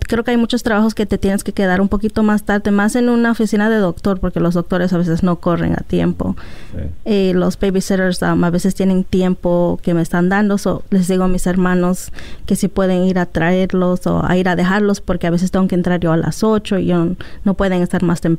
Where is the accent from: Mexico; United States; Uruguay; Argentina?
Mexico; San Agustín, Oaxaca; es el mismo pueblo de donde soy yo, de Oaxaca, de un pueblo que se llama San Agustín.